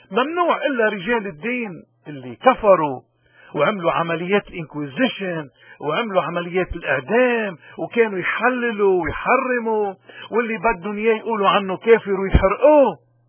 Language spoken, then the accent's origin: Arabic; Lebanon; ما أحواجنا نحن اليوم كلبنانيين بلبنان وببلاد الاغتراب